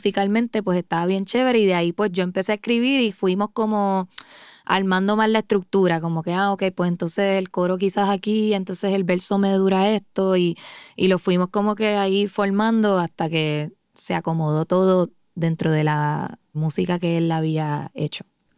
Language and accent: Spanish; Puerto Rico; soy cantante de Puerto Rico.